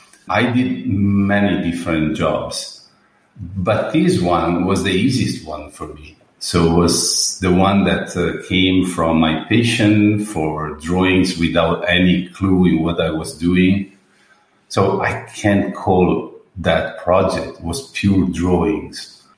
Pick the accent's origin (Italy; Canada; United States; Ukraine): Italy; Murano, Veneto; English is a second language; also born or lived in Venice; So I'm born in Venice. But I grew up and raised in Murano, this little island in the Venetian Lagoon, famous for glass blowing.